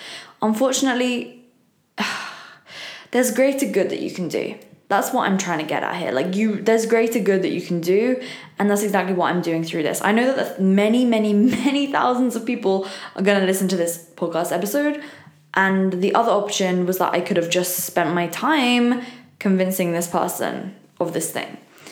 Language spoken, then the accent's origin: English; England, United Kingdom; And look, I don't know about you, but as an English girl, I have always been a big fan of Harry Potter.